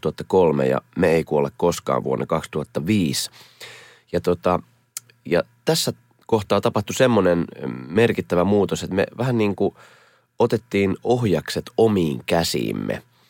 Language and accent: Finnish; Karkkila, Uusimaa, Finland; Mä oon siis asunut lapsuuteni oleelliset vuodet Karkkilassa, siis koko ala-aste vuodet ja pari päiväkotivuotta siihen päälle.